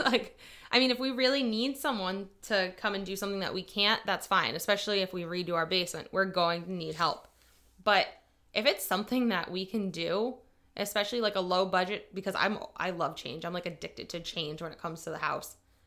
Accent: New England, United States; We're from New England, so I base a lot of the designs we have either on like a coastal cottagey kind of feel or farmhouse design.

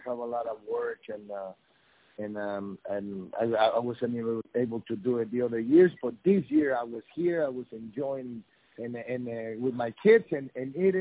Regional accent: San Antonio, Texas, United States; Combat Americas is in town, in my hometown in San Antonio.

